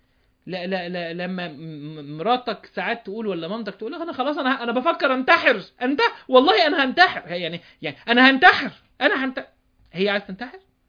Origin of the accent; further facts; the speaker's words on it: Upper Egypt, Egypt; انا راجل، انا راجل صعيدي